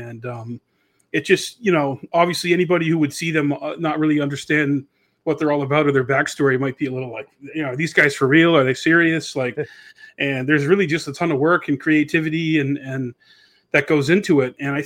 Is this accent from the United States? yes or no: yes; New Hampshire, United States; And I just said, oh, I'm a musician from New Hampshire.